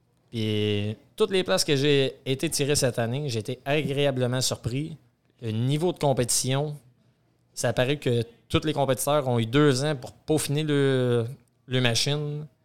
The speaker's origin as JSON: {"language": "French", "town": "Henriville", "region": "Quebec", "country": "Canada", "said": "Je viens d'Henriville."}